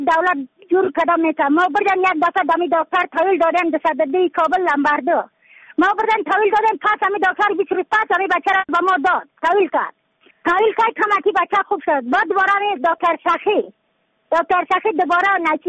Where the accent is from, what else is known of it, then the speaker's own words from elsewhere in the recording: Yaftal-e Payin, Badakhshan, Afghanistan; از بدخشان هستم، مرکز بدخشان، ولسوالی یفتل پایان، قیره وینگ،